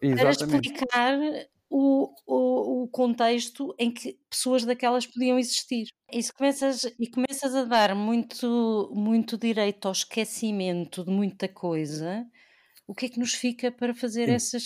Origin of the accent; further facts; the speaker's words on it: Évora, Portugal; lembro-me eu, quando era miúda em Évora a ver os álbuns